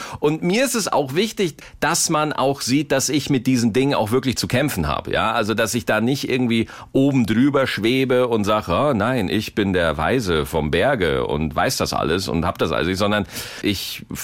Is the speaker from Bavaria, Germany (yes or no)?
yes; Oberalteich, Bavaria, Germany; ich hatte neulich einen Auftritt in meiner Heimat in Oberalteich